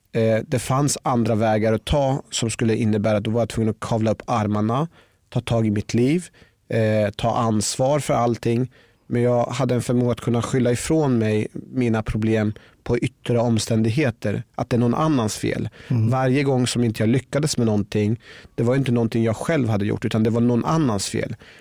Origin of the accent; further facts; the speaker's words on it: Norrköping, Östergötland, Sweden; Jag växte upp i Norrköping, jag tränade på gym och hade många kompisar som jag umgicks med.